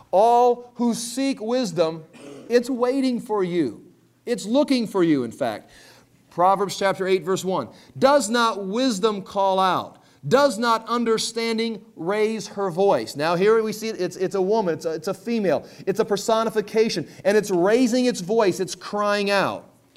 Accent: England, United Kingdom; I'm from England.

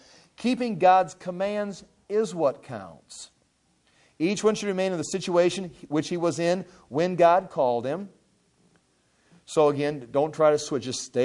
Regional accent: United States; in my case, I am an American. I live in a nice city.

